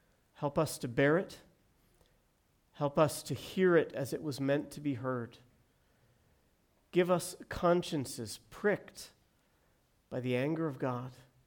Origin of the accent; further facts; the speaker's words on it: San Diego, California, United States; Now, growing up in San Diego, we had an additional season you might not be aware of, or you may.